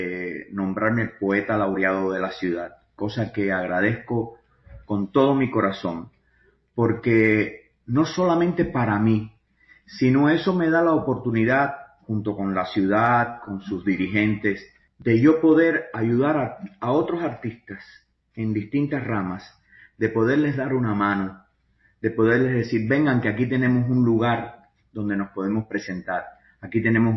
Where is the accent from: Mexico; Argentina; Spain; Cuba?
Cuba; moved away as an adult; Mira, es muy lógico que escriba acerca de Cuba porque soy cubano. Además, salí de Cuba cuando tenía 30 años. Todas mis raíces están en Cuba.